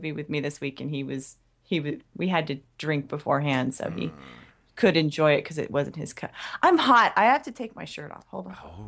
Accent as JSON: {"language": "English", "country": "United States", "said": "But I'm American pretending to be Canadian."}